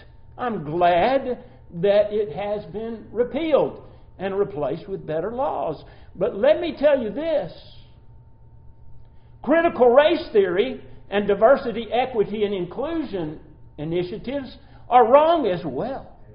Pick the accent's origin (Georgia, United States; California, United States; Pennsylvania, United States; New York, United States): Georgia, United States; Atlanta; born there; I was born in Atlanta, Georgia, in the midst of the Jim Crow years.